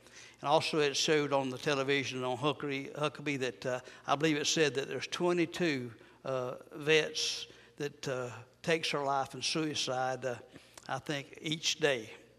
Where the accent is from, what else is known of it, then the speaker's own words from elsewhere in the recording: United States; But I'm glad that I'm American.